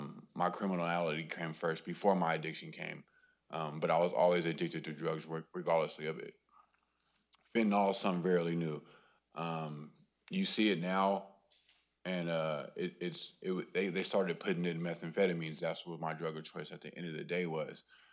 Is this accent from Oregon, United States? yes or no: yes; Portland, Oregon, United States; I'm from Portland, Oregon, and I've been in prison multiple times.